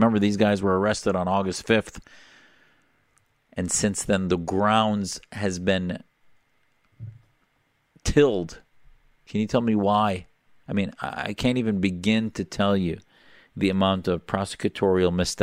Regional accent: Neenah, Wisconsin, United States; And you remember I'm from Wisconsin. I talked to you about that, I think, a few years ago. And I grew up in a small town, Neenah, Wisconsin.

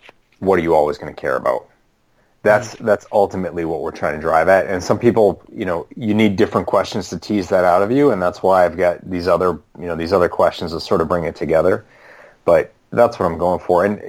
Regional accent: Massachusetts, United States; And you know, growing up in the Boston area, like, there's plenty of neighborhoods where you don't talk about that kind of stuff.

